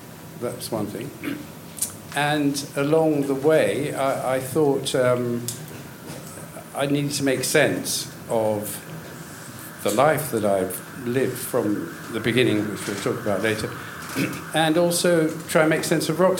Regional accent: London, United Kingdom; born there; But in fact, I was born opposite the Houses of Parliament in St. Thomas's Hospital.

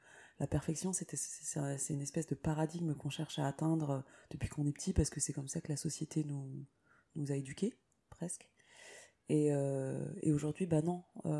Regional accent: Ivry-sur-Seine, Île-de-France, France; also born or lived in Villejuif / Saint-Ouen / Bagnolet; j'ai grandi, je suis née à Ivry-sur-Seine. J'ai vécu un tout petit peu les premiers mois de ma vie à Villejuif. Ensuite, on a bougé à Saint-Ouen, puis à Bagnolet, puis à Vitry-sur-Seine. Donc voilà, je suis une vraie, vraie, vraie banlieusarde de 9-4.

